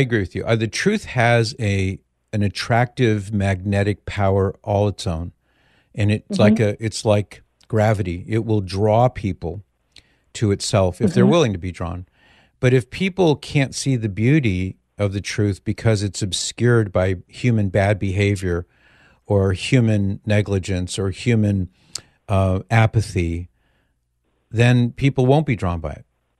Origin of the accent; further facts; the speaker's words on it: Mission Viejo, California, United States; miles from where I grew up in Mission Viejo.